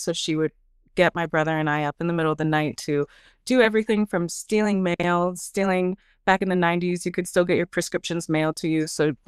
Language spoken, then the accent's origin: English; Oregon, United States; also born or lived in Seattle, United States; So I grew up mostly in Oregon. I was born in Seattle. She moved us down to Oregon.